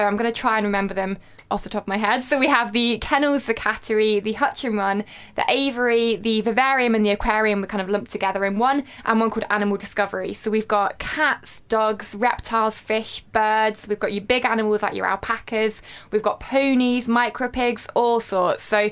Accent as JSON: {"language": "English", "region": "South East England", "country": "United Kingdom", "lives_now": "Macclesfield, United Kingdom", "said": "So I'm actually from Sussex originally, so I'm not local to here"}